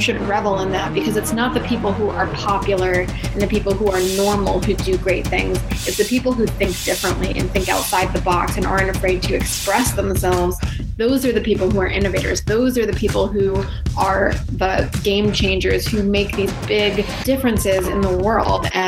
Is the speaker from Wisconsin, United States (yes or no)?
no; Iowa, United States; also born or lived in New Jersey / Georgia; So I grew up all over the place. I started in New Jersey, moved to Georgia, and then grew up most of my childhood in Iowa and, you know, lived in a smaller town.